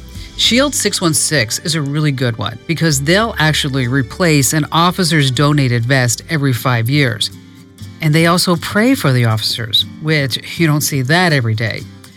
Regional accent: Arizona, United States; They're right here in my home state, Arizona.

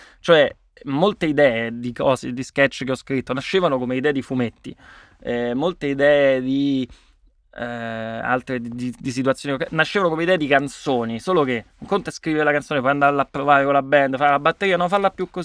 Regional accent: Rome, Lazio, Italy; also born or lived in Piazza Re di Roma; io sono di Furio Camillo

